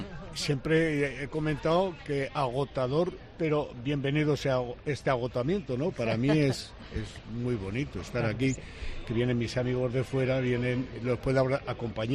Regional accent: Zaragoza, Aragon, Spain; no solamente para mí, que soy de Zaragoza

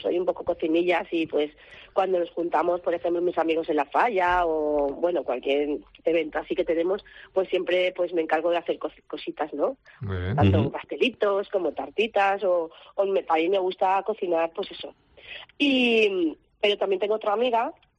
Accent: Valencia, Valencian Community, Spain; Yo soy de la Malvarrosa

